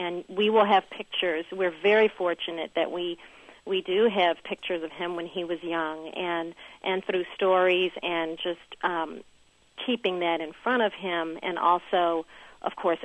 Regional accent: the South, United States; I'm from the American South, and I have always incorporated my experiences there with my children

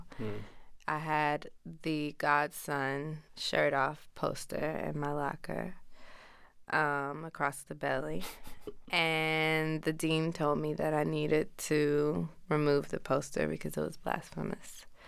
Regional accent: Houston, Texas, United States; Growing up in Houston, having bounce music sort of just be in the fabric of my Houston childhood.

